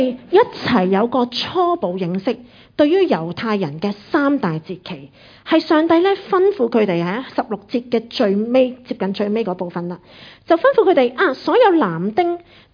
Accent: Hong Kong; 我们香港人很熟的最低工时啊

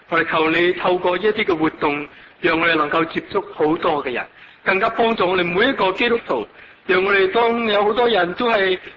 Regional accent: Hong Kong; 我想对我们香港人来讲，怎样去储蓄是一个很敏感的题目

